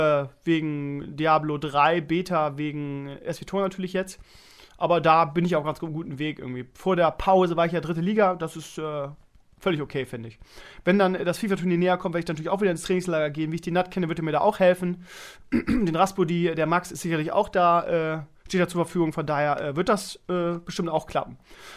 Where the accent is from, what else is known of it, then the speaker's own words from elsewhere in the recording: Bremen, Germany; Wie gesagt, als Bremer, wir hatten immer Österreicher in der Mannschaft.